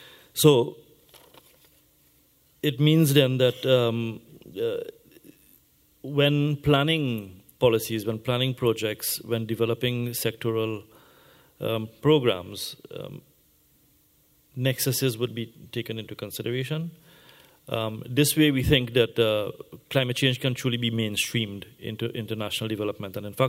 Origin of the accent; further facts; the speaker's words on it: Trinidad & Tobago; I'm from Trinidad and Tobago, as you may know, which is a small island developing state in the Southern Caribbean.